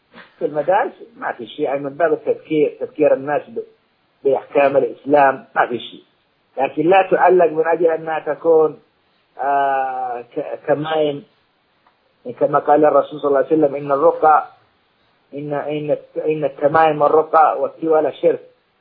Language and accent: Arabic; Saudi Arabia; عندنا في المملكة العربية السعودية